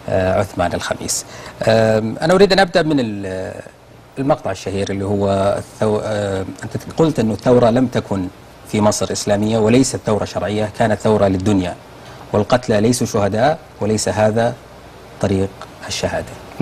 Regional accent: Saudi Arabia; منتشر عندنا في السعوديه

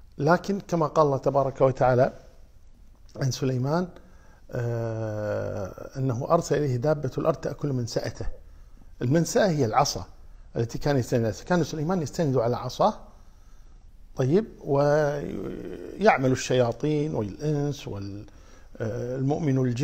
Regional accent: Kuwait; يمكن عندنا في الكويت مشهورة جدا، ما أدري عن غير الكويت

